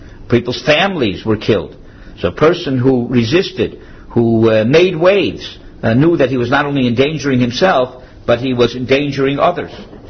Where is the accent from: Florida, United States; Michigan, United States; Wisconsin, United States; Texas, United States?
Florida, United States; Miami; I'm from Miami, and I just got off a plane, and I'm only a visitor here.